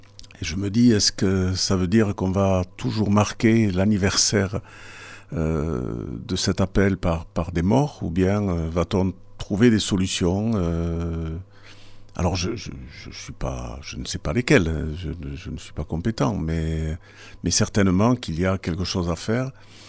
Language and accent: French; Tarbes, Occitanie, France; born there; Je suis né à Tarbes et je contemple les Pyrénées